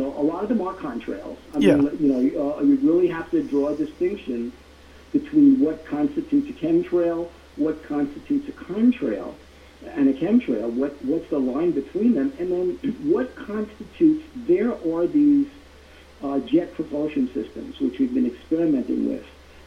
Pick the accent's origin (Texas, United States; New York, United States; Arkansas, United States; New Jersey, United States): New York, United States; Queens; also born or lived in Manhattan; So even though I was born in Manhattan, I really turned out to be a Queens kid.